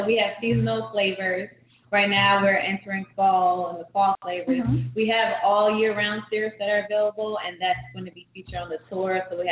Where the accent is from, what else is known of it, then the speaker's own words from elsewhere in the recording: Bronx, New York, United States; So I'm from New York originally. Okay. I grew up in the Bronx, went to school, high school, all that here.